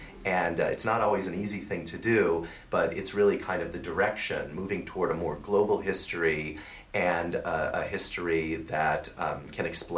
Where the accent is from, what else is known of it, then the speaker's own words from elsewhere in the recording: California, United States; I grew up learning Spanish in California